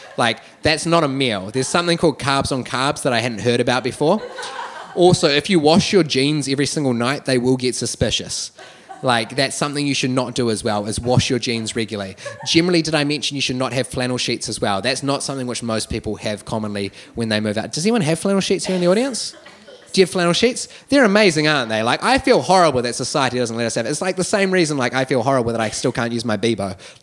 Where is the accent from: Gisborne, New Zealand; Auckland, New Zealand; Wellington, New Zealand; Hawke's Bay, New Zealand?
Wellington, New Zealand; So I grew up here in Wellington my entire life